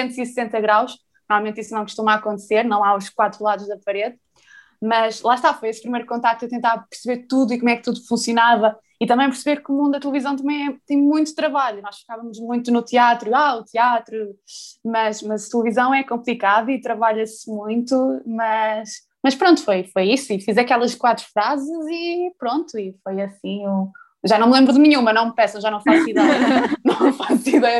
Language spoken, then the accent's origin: Portuguese; Porto, Norte, Portugal; accent: Porto; como eu vinha do Porto, eu tinha muito sotaque, mas vejo muito, ainda tenho, e tento esconder em palco